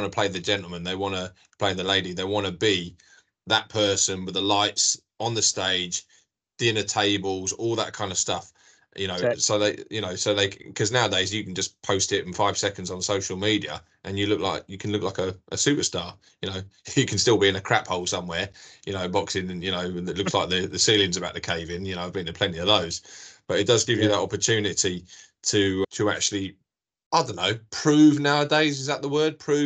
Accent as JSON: {"language": "English", "town": "Cambridge", "region": "East of England", "country": "United Kingdom", "said": "because I'm from East Anglia myself, I'm from Cambridge, there's a lot of rural areas around there it's difficult to get to."}